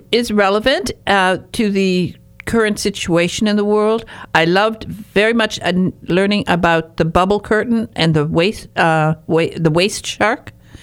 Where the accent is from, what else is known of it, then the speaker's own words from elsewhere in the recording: Michigan, United States; I come from Michigan's Upper Peninsula, where it's very cold in the winter